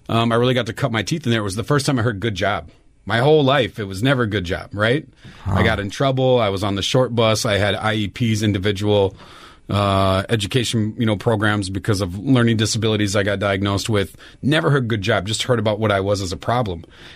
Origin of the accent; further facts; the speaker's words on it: Minneapolis, Minnesota, United States; I grew up in Minneapolis over on the south side as a child, moved around a lot, ended up on like in the West Metro area.